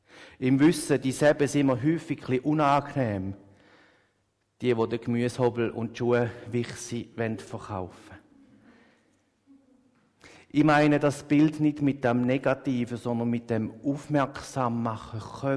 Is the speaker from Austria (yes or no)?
no; Switzerland; Wir als Schweizer sind uns so gewöhnt, dass wir immer drei Fältchen ankreuzeln